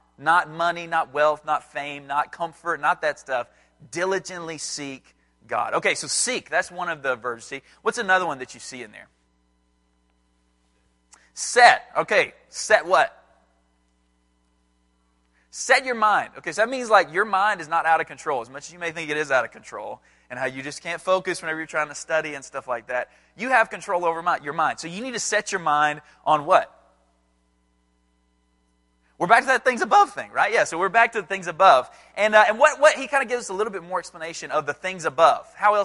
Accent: Alabama, United States; now in Atlanta, United States; I'm from North Alabama. I live in Atlanta, Georgia now

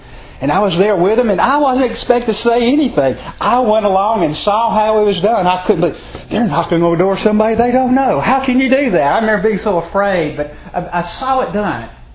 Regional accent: Alabama, United States; You know, I'm from Alabama, and so we can talk football all day long.

